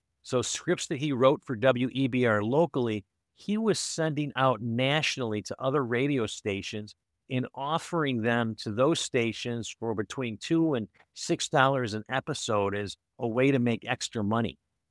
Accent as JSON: {"language": "English", "town": "Buffalo", "region": "New York", "country": "United States", "tie": "born or raised there", "said": "the writer and creator of The Lone Ranger was from Buffalo, New York, my hometown."}